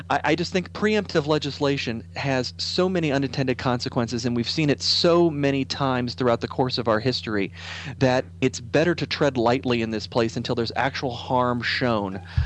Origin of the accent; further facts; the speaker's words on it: Ohio, United States; from a state of Ohio perspective, my home state